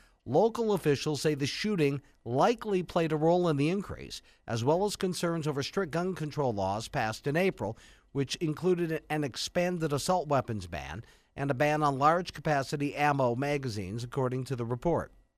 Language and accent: English; Coleman, Wisconsin, United States; Merrill, Howard's Grove, Michicot, even Coleman, my hometown.